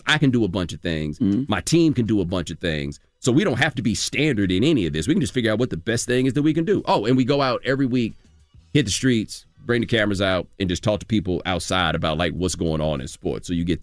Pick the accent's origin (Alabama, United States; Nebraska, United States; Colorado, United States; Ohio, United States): Alabama, United States; Birmingham; growing up when I grew up in Birmingham, the GDs wore black.